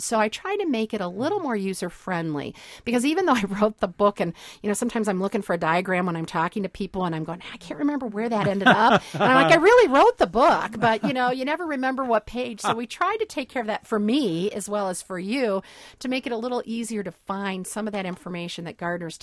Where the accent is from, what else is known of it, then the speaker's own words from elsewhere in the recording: Ohio, United States; I'm from Ohio originally